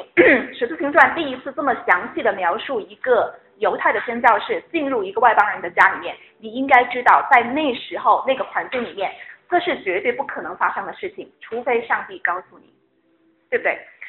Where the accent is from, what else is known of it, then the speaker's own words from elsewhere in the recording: China; moved away as an adult; now in Canada; 作为中国知识分子。从大陆来移民到加拿大，我们自己有没有文化上或者是背景上的一些框框局限？